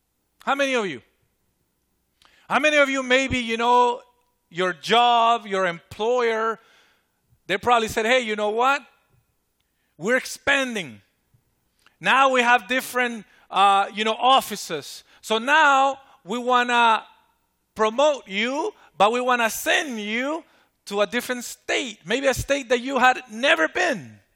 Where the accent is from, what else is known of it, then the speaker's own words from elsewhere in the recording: Virginia, United States; I come from the East Coast. I grew up over there in Virginia.